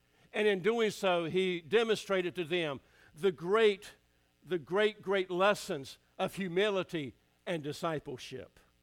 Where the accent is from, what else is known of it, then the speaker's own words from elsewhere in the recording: Scotland Neck, North Carolina, United States; I remember when I was a kid and growing up in Scotland Neck